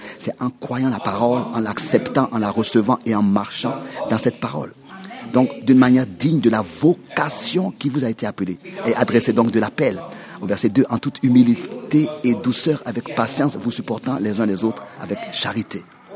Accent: Switzerland; je peux le dire en tant que Suisse

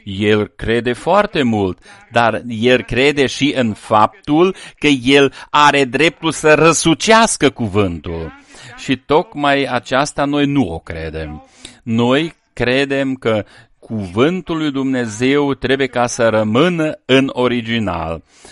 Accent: France; Romanian is a second language; Sunt un francez, sunt un catolic și sunt și ateist.

